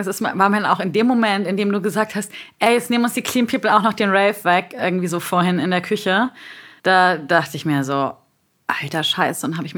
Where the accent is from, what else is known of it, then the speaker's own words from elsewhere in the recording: Bavaria, Germany; ich bin aus Bayern